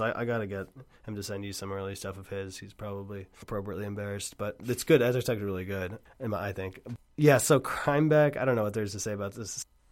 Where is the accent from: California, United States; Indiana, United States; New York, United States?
New York, United States; Red Hook; I grew up in Red Hook, but I also lived for, like, 6 years in Rhine Cliff.